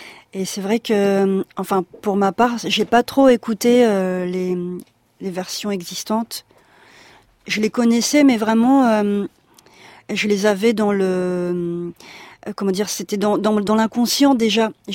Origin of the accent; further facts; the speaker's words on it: France; accent: French; French is a second language; Je m'efface un peu avec mon accent français, en tout cas, mais léger.